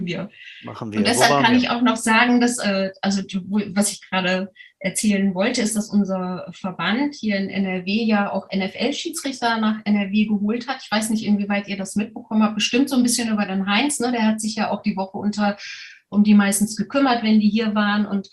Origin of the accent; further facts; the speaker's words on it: Vienna, Austria; born there; Ja, ich bin eine gebürtige Wienerin, muss ich dazu sagen. Und nein, ich spreche hier kein Österreichisch, das mache ich nur in Österreich.